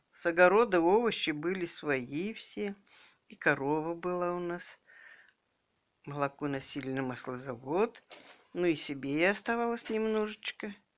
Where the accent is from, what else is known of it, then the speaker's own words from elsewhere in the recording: Solomino, Kemerovo Oblast, Russia; Я родилась 1934 года в деревне Соломино Топкинского района Кемеровской области.